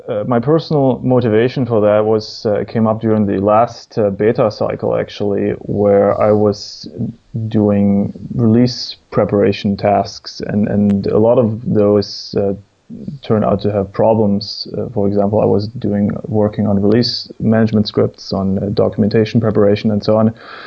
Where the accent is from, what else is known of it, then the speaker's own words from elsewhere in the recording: Germany; also born or lived in United States; now in Finland; No, I'm not from Finland. I'm from Germany originally. I have also lived in the States for about 5 years, and I moved to Finland a year ago, pretty much exactly, to get married.